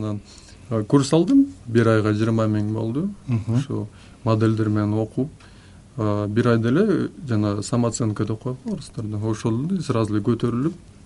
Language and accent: Kyrgyz; Belovodskoye, Chuy Region, Kyrgyzstan; moved away as an adult; also born or lived in Chong-Too, Batken; now in Russia; Мен өзү Баткен шаарында Чоң Тоо деген айылда төрөлгөм. Анан 2006-жылы могу Беловский деген айылга көчүп келип, анан ошол жерде окуп, орус тилин үйрөнүп 20 жашка чыкканда анан Москвага сапар тарттым.